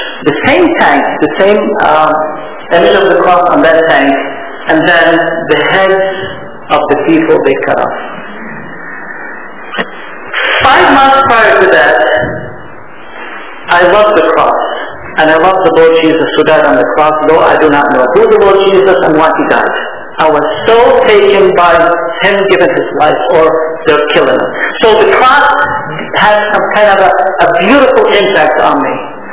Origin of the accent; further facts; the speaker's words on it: Lebanon; To me, when I grew up in Lebanon